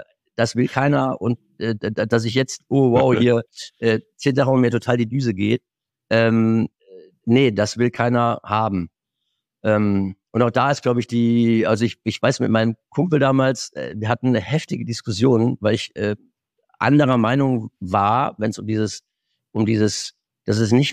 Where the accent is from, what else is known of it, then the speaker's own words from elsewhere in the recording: Germany; Und jetzt hatte ich nochmal vor ein paar Monaten ein Seminar in meiner alten Heimat an der Mosel